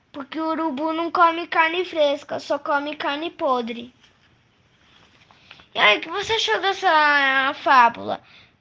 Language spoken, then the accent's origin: Portuguese; São Paulo, Brazil; tenho 10 anos, sou da cidade de São Paulo